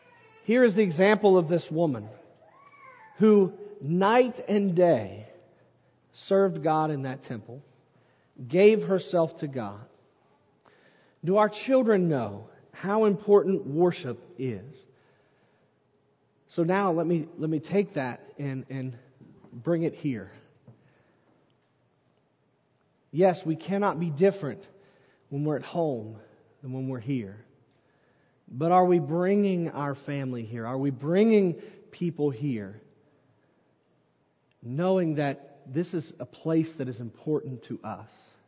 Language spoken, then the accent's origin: English; Barnesville, Ohio, United States; when I was growing up in Barnesville